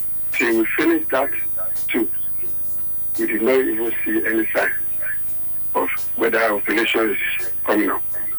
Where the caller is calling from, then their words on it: Apo, Federal Capital Territory, Nigeria; I'm speaking from Apo.